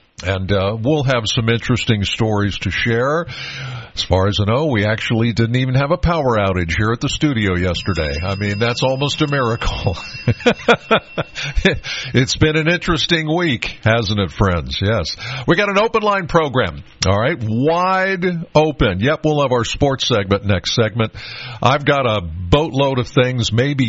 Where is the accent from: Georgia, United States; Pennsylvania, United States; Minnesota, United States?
Pennsylvania, United States; Penns Valley; I'm from Penns Valley, so when I come to the studio in State College, I come through Center Hall.